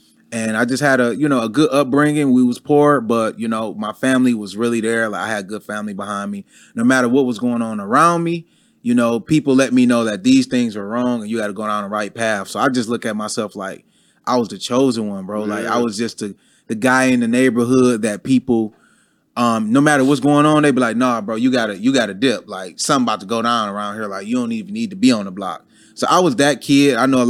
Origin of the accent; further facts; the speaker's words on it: Detroit, Michigan, United States; I saved about $40,000, bro. And I never been to Atlanta before. I'm from Detroit.